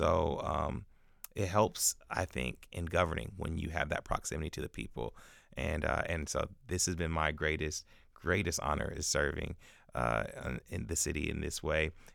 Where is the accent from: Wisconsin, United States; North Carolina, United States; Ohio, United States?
Ohio, United States; Columbus; I love this city. I'm born and raised in Columbus